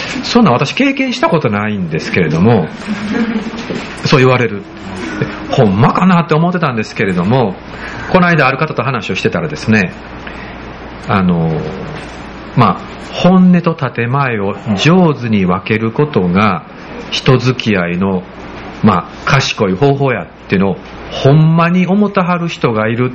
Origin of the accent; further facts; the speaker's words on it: Kyoto, Japan; 私京都生まれなんですよね。京都市伏見区生まれで、母親は京都市の、上京区の育ちなんですけれども、